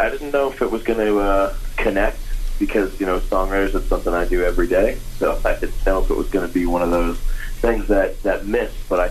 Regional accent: Worcester, West Midlands, United Kingdom; You know, I grew up in Worcester, so it's nice to have the local support.

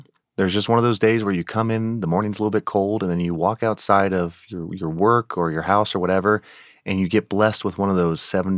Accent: Louisiana, United States; also born or lived in Washington; now in Colorado, United States; I was born in Washington, lived there for about a little under 10 years. Then I moved to Louisiana.

